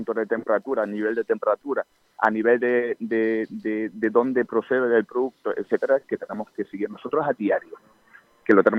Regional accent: Germany; Soy alemán nacido, correcto, sí.

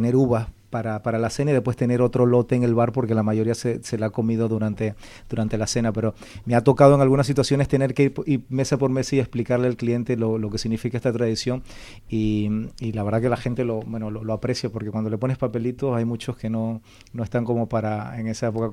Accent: Venezuela; De hecho, te comento solamente, mi mujer es alemana, yo soy venezolano.

